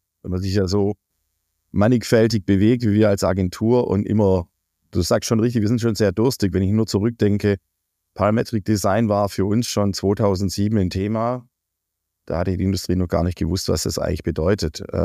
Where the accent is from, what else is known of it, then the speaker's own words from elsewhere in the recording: Baden-Württemberg, Germany; Als Schwabe